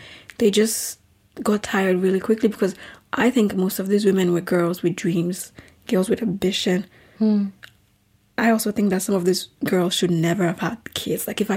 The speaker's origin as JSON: {"language": "English", "country": "Nigeria", "tie": "born or raised there", "said": "But I think that because of the way I grew up in Nigeria, I hated my body."}